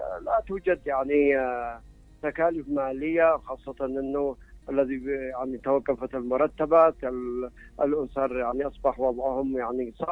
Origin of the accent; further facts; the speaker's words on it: Yemen; وبالتالي فإن يعني السياسات عندنا في اليمن لا تزال يعني قاصرة